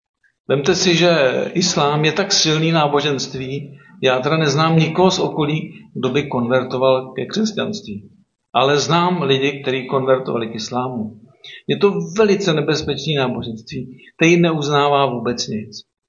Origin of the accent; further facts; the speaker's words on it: Kladno, Central Bohemian Region, Czechia; Já jsem teda z Kladna, takže Středočeského kraje.